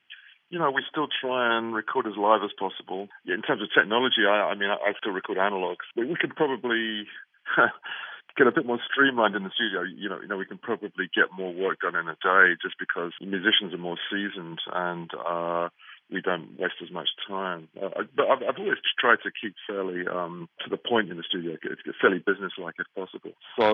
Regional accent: London, United Kingdom; You know, I grew up in London.

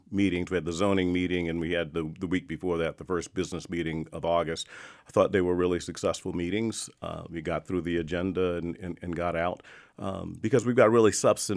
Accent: South Carolina, United States; I grew up in South Carolina.

